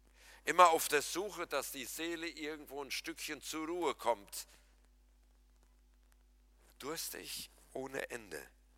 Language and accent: German; Krombach, North Rhine-Westphalia, Germany; wir haben bei uns in der Heimat in Krombach einen Bierbrunnen im Dorf.